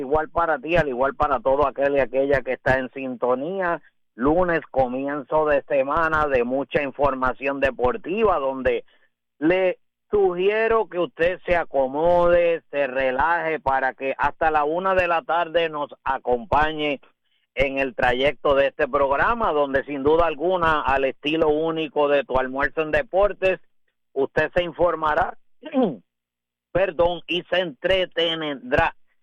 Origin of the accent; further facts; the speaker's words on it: Puerto Rico; como puertorriqueño y deportista